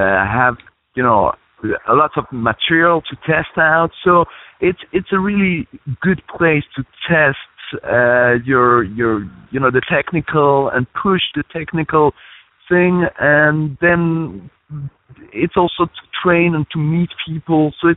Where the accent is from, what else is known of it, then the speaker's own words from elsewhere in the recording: Switzerland; I'm from Switzerland.